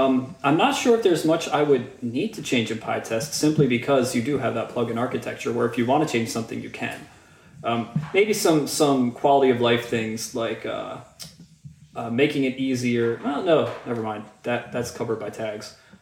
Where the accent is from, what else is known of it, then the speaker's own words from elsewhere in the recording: United States; I'm from America. My wife is from China.